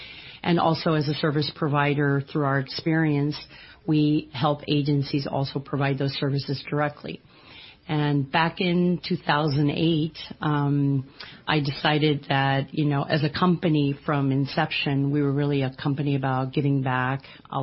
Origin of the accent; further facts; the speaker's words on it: Miami, Florida, United States; also born or lived in Spain; Well, I grew up in Spain, and I'm pretty much a native of Miami. I grew up in Miami